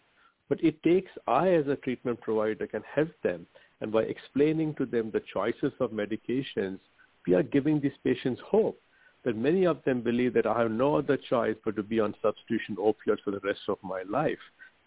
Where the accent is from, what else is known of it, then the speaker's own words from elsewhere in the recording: India; it's like asking me to give up Indian food. I'm from India.